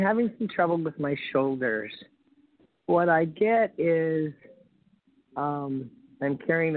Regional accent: Canada; we're from Canada, and in Canada, my parents moved in with, oh my goodness, really? My parents moved in with my father's brother

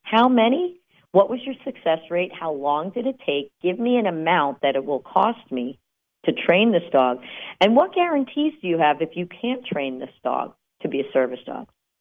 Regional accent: New Jersey, United States; well, we're from New Jersey, and we've never been on a stagecoach

